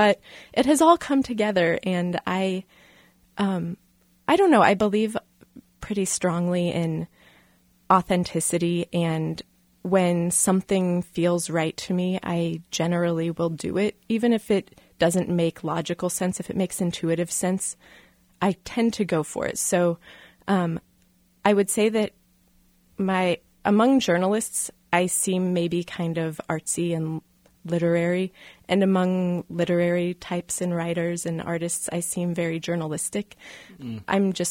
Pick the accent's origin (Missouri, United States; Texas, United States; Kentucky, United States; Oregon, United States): Missouri, United States; Kansas City; I'm from right here. I mean, I was actually born just a few blocks from this very location, so I am... Yeah, I'm Kansas City born and raised.